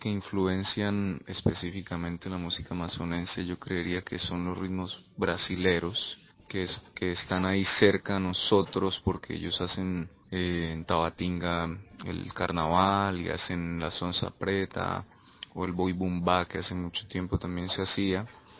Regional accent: Colombia; esos ritmos latinos que como colombianos ya tenemos muy internos, como la salsa o como lo que es el vallenato

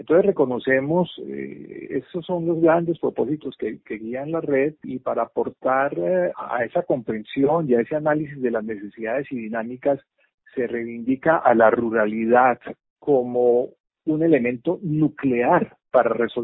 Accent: Colombia; Y a veces no lo reconocemos como colombianos

